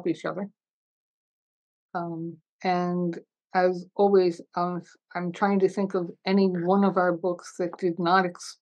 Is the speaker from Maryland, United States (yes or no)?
yes; Baltimore, Maryland, United States; in Baltimore, Maryland, my hometown.